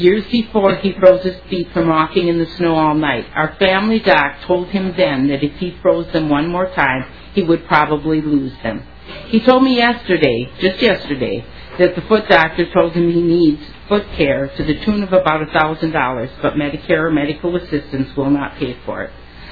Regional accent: Winona, Minnesota, United States; I'm from Winona, Minnesota

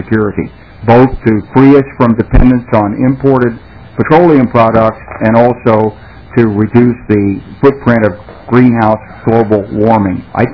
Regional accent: Little Rock, Arkansas, United States; I'm from Little Rock, Arkansas, and I'm happy to be up here in Minnesota.

